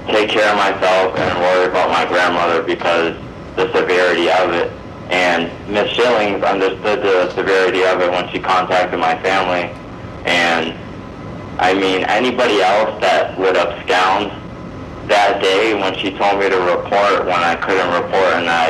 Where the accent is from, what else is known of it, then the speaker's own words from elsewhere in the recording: Fort McDowell, Arizona, United States; I need to go back to my reservation. I'm from Fort McDowell, which is by Fountain Hills.